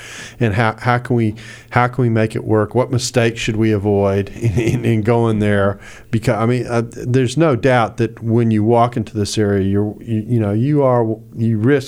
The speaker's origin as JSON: {"language": "English", "region": "the South", "country": "United States", "said": "And I'm from the South, so ladies get to go first."}